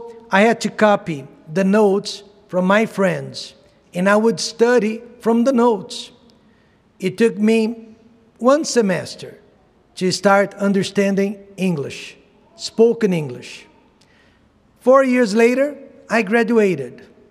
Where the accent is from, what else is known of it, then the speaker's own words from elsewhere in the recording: Charleston, South Carolina, United States; But I'm not from Georgia. Actually, I'm from Charleston, South Car